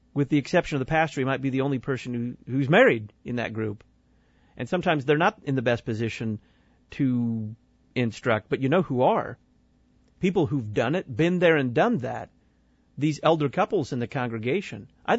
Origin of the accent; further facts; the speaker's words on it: Texas, United States; I've never been quite sure about how to pronounce many words because I came from Texas. And in Texas, all language gets kind of flattened down.